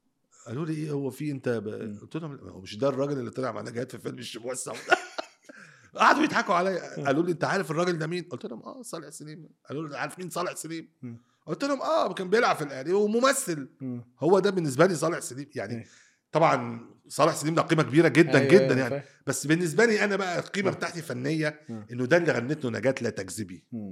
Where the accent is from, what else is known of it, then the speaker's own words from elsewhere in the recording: Kuwait; moved away as an adult; now in Egypt; انا مولود في الكويت، انا ماشي من الكويت عمري 18 سنه مبدئيا